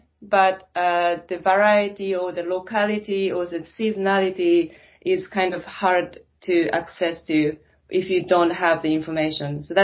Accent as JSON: {"language": "English", "country": "Japan", "second_language": "English", "lives_now": "Finland", "said": "I'm from Japan originally"}